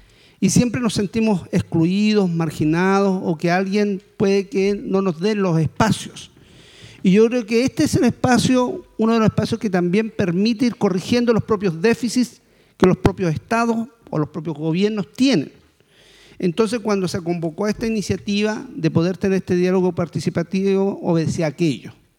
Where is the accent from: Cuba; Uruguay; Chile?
Chile; Uno de los temas que siempre nosotros como chilenos